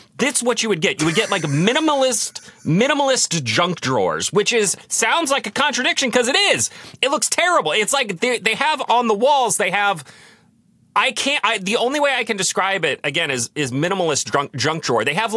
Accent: Virginia, United States; also born or lived in Arkansas / Florida; I was born in Arkansas, spent time in Florida and Virginia, spent most of my time in Virginia growing up.

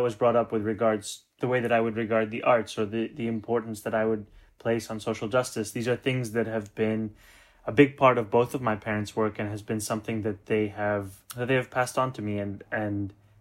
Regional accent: Kampala, Central Region, Uganda; I was born and raised in Kampala in 1991. I was born and raised there, for the large part, probably until 96. I'd be going back every year.

